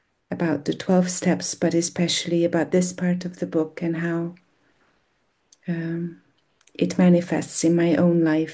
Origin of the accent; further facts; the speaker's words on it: Hungary; English is a second language; I'm from Hungary.